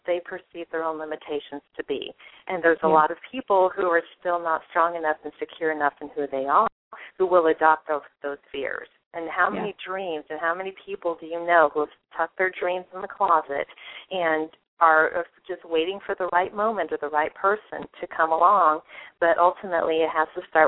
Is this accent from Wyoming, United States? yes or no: yes; Wyoming, United States; also born or lived in Puerto Rico; now in Texas, United States; I'm originally from Puerto Rico and was raised in Wyoming, went to the University of Wyoming, and then after I graduated, came to Texas.